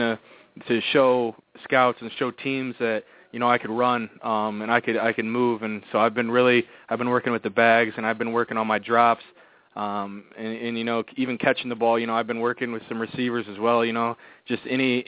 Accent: Indianapolis, Indiana, United States; born there; You know, I was born in Indianapolis, actually here at St. Vincent, and I grew up watching Peyton Manning.

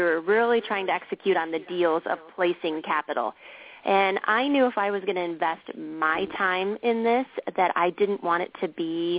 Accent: Downers Grove, Illinois, United States; I'm actually calling from my hometown, which is Downers Grove, Illinois, the western suburbs of Chicago.

